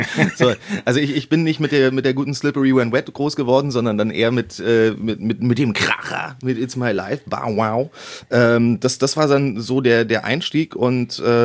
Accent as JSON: {"language": "German", "region": "Berlin", "country": "Germany", "said": "ich sehe mich nicht als Berliner, sondern als Köpenicker."}